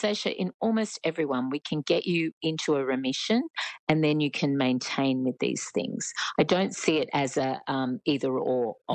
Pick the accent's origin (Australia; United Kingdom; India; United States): Australia; New South Wales; I'm actually from the Central Coast, so I know that well.